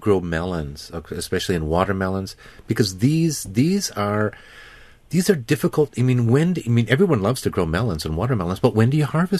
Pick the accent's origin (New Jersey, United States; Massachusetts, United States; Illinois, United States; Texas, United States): Illinois, United States; Woodstock; you're from my part of the country, McHenry. I'm from Woodstock.